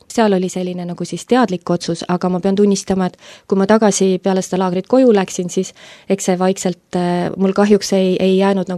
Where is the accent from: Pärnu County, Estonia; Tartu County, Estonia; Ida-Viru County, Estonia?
Ida-Viru County, Estonia; Narva-Jõesuu; olen pärit Narva-Jõesust, Ida-Virumaalt, täitsa sellisest kirdetipust, kus siis Narva-Jõgi ja Läänemeri kokku puutuvad sellisest väikesest, armsast, hubasest, kuurort linnast.